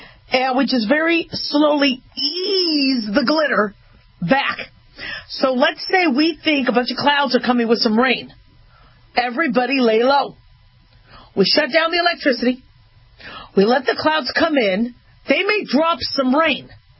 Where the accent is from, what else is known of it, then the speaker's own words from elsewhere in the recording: Phoenix, Arizona, United States; also born or lived in Las Vegas; And I never had a snow day growing up in Phoenix and Vegas